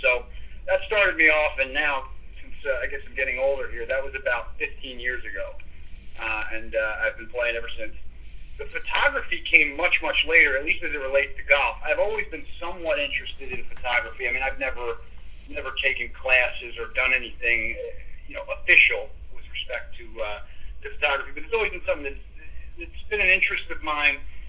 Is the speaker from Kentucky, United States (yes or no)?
no; Philadelphia, Pennsylvania, United States; But that really sums it up. Born and raised in Philly.